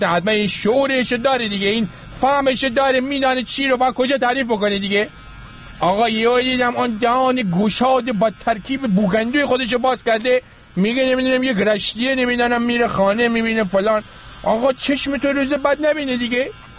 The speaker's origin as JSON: {"language": "Persian", "town": "Rasht", "region": "Gilan", "country": "Iran", "tie": "born or raised there", "said": "من بچه رشتم، من یه زمانی ما توی رشت برای خودمون کندلاتی بودیم"}